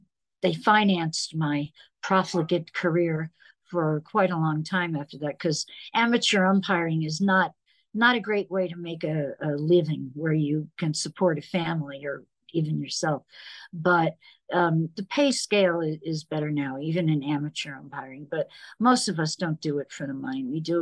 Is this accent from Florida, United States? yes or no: no; New York, United States; because I grew up in New York. I didn't need to know how to drive.